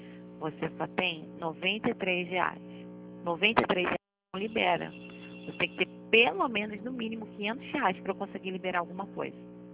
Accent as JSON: {"language": "Portuguese", "town": "Queimados", "region": "Rio de Janeiro", "country": "Brazil", "said": "Ah, pertinho, sou de Queimados."}